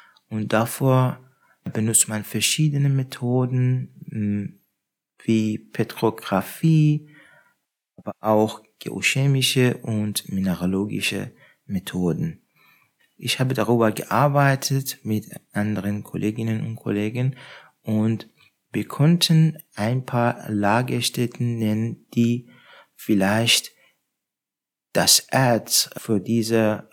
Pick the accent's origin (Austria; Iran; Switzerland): Iran; ich komme aus dem Iran.